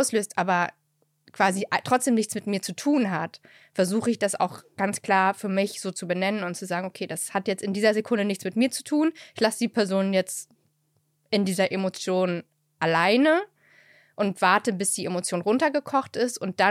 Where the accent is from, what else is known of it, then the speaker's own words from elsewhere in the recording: Halle, Saxony-Anhalt, Germany; born there; Aber ich bin ja in der DDR geboren und es gibt den Moment von so, wo wir in Halle sitzen